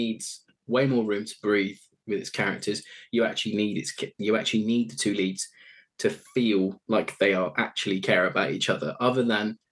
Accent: United Kingdom; And equally, we must admit, we're a British audience.

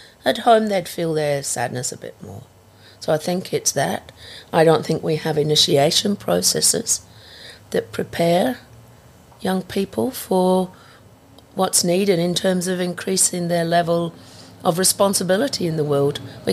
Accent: North West England, United Kingdom; No, I come from Lancashire. All of us can talk to anybody.

